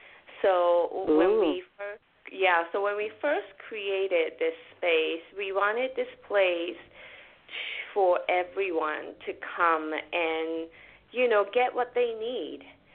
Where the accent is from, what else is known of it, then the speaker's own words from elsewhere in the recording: Gunma, Japan; now in Brooklyn, United States; I'm from Gunma, which is about 2 hours north of Tokyo. So I grew up in a borderline kind of like suburb and rural area of Japan.